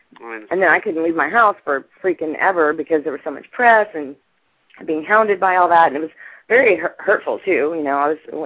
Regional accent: Louisiana, United States; he happens to be from the same hometown I am from. We're both from Louisiana

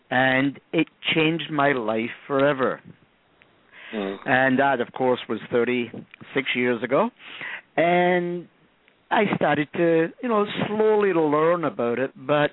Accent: England, United Kingdom; born there; accent: Scottish; moved away as an adult; Even though I was born in England, it's kind of difficult, you know, when you cross the U.S. border and the passport says England and the guy says, but you're speaking Scottish. So I was born of mixed parents, one English parent, one Scottish parent.

